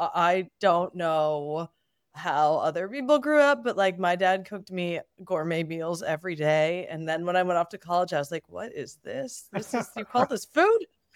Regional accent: Bethesda, Maryland, United States; Yeah, so I'm from the DC area. I grew up in Bethesda, Maryland, just like a hop, skip, and a jump from the DC line.

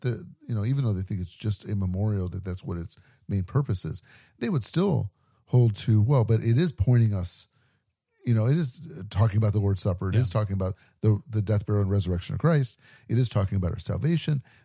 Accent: United States; one thing that Americans, and I'm very American, and I'm definitely guilty of this, is that we rush through stuff like meals.

